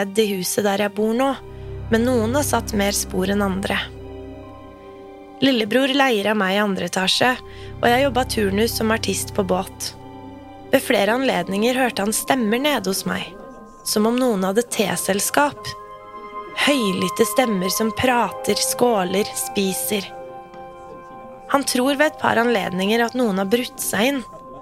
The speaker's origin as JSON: {"language": "Norwegian", "town": "Fredrikstad", "region": "Østfold", "country": "Norway", "tie": "born or raised there", "said": "Etter 6 år i Oslo og flere turer til Afrika kjøpte jeg et hus hjemme i Fredrikstad."}